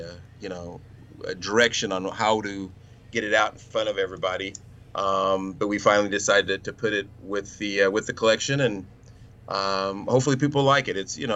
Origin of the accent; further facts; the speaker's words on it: Midwest, United States; But I was raised in the Midwest. We had a drive-in.